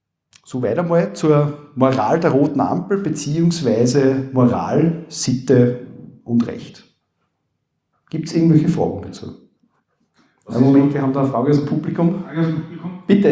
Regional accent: Austria; bei uns in Österreich sagt man sicher nicht.

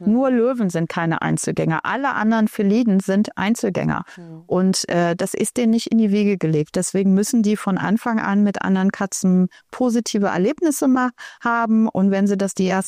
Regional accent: Berlin, Germany; ich bin ja Berlinerin und wir haben Schrebergärten, viele in der Stadt.

